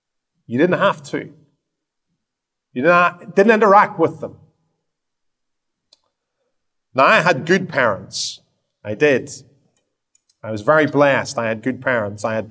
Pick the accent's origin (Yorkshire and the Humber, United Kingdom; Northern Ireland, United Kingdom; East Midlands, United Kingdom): Northern Ireland, United Kingdom; moved away as an adult; That's right, I'm from Northern Ireland, in case you didn't know. When I left in 1995, the ceasefire was actually around about a year old at that point. But I had grown up in my younger years. I grew up in a place that was effectively at war.